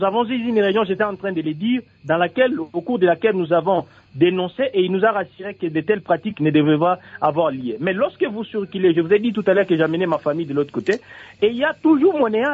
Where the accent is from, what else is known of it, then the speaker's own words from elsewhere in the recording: Lubumbashi, Haut-Katanga, DR Congo; Je suis de Lubumbashi et j'ai des preuves également.